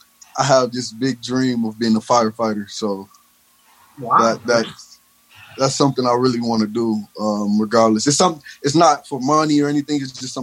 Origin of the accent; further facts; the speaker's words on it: Grand Rapids, Michigan, United States; now in Lansing, United States; I'm from Grand Rapids, but I live in Lansing.